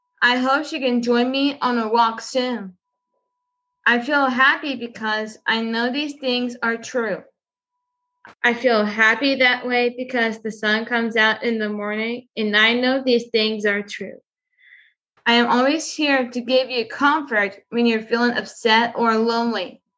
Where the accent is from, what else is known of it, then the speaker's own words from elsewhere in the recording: Texas, United States; I grew up in Fort Bend County. Went to high school at The Hub, Houston